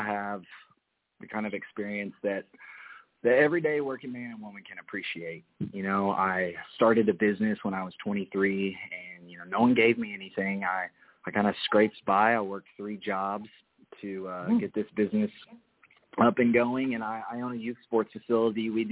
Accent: Dallas, Texas, United States; Well, I was born in Dallas. I'm a Texas native, born and raised.

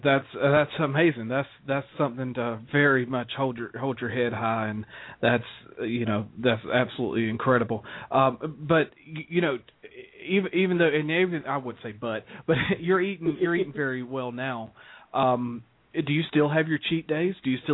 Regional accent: Atlanta, Georgia, United States; But my hometown, Atlanta, Georgia, where you auditioned.

